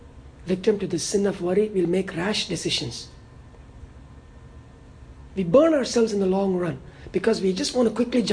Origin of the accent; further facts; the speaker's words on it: India; I remember growing up in India